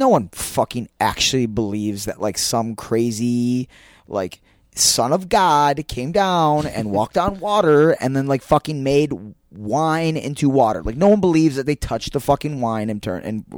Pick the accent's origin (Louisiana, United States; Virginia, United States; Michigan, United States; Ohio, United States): Ohio, United States; I grew up in Ohio, in suburban Ohio